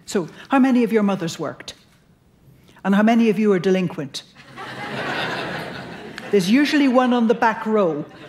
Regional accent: United Kingdom; I come from the north and west of Britain, British Isles. My accent isn't just funny here, it's funny in Britain as well, so don't panic. So yes, it's a wilder country, more mountainous country.

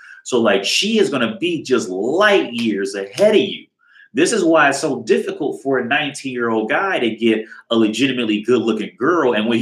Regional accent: United States; now in Prague, Czechia; I live in Prague. I'm from America originally.

